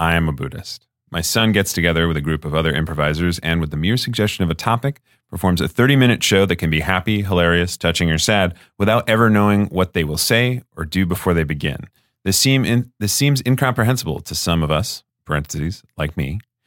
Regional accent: Providence, Rhode Island, United States; So he teaches this form of meditation at the church I went to growing up in Providence, which is the First Unitarian Universalist Church of Providence.

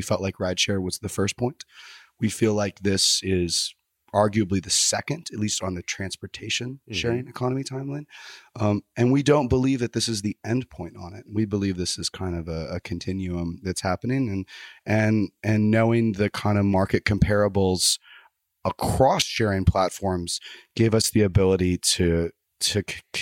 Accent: Texas, United States; just because I'm from Texas, I'm a very progressive person.

